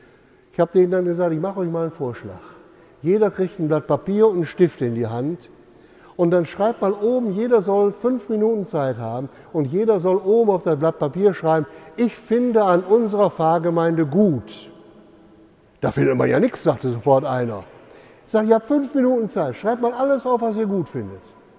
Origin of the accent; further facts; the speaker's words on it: North Rhine-Westphalia, Germany; So ein richtiger Knüttelpott, wie man bei uns im Münsterland sagt.